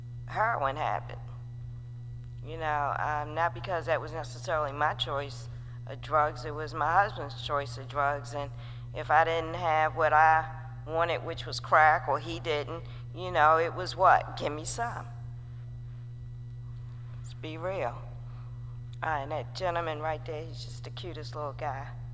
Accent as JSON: {"language": "English", "town": "Baltimore", "region": "Maryland", "country": "United States", "also_born_or_lived": "Fayetteville, North Carolina", "said": "I do need to let you know that I am from Baltimore, Maryland."}